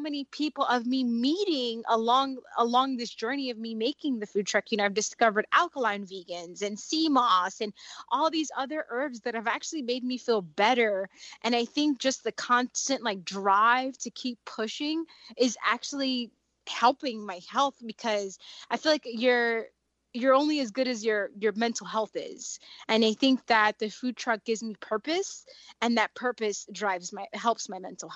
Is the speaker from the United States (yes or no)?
no; Dominican Republic; And I'm Dominican, so I'm from the Caribbean.